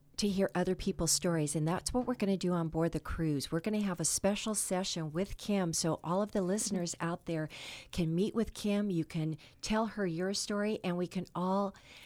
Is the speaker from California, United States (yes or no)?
yes; San Pedro, California, United States; I was born and raised in San Pedro